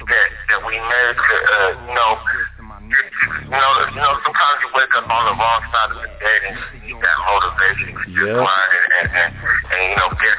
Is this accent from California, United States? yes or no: yes; Santa Rosa, California, United States; Okay, okay. Yeah, I'm from the Bay, man. I'm an independent artist. Santa Rosa, California is my hometown.